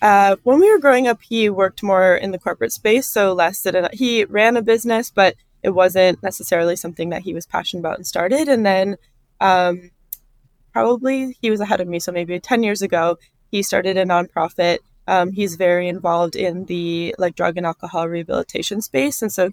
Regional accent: Minnesota, United States; I grew up in Minnesota, and my family was always really conscious

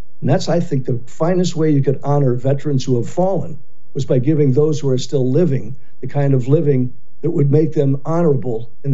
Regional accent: New York, United States; when I was a kid, back in the 50s, actually the 40s and the 50s, we used to have a parade down the street. My dad was the senior officer in that little town in upstate New York

